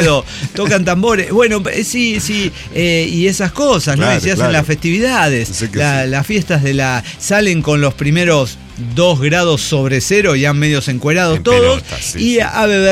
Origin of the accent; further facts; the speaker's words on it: Monterrey, Nuevo León, Mexico; Bueno, yo que vengo de Monterrey, pero para mí la nieve era el helado que comprábamos